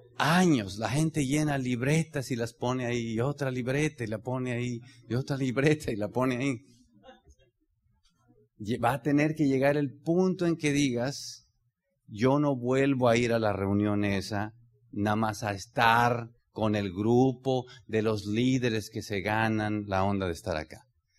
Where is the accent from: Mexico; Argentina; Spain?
Mexico; le agradecía a los oradores de estar aquí en mi tierra. Y a nosotros nos jala mucho nuestra tierra, nos duele la tierra, de verdad, como mexicanos.